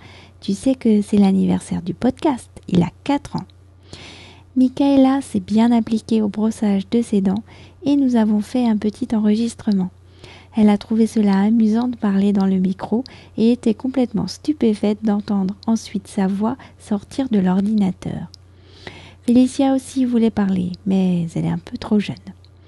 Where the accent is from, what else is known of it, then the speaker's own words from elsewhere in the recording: France; je suis française, j'habite près de Paris